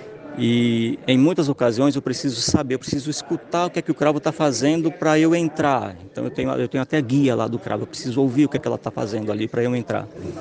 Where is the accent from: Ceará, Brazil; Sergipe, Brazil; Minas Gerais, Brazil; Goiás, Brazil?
Sergipe, Brazil; São Cristóvão; moved away; Sou de Sergipano, de São Cristóvão, vim para cá em 90.